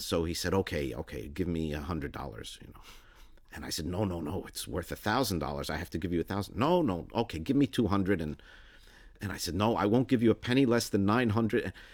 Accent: United States; had I ignored the fact that I'm from America, that would be equally dishonest.

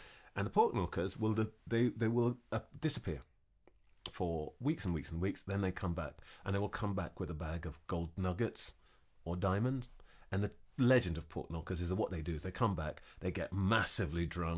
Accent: London, United Kingdom; born there; Yeah, I was born in London, but I went back, like a lot of kids. You know, my family lived in a Finsbury Park tenement

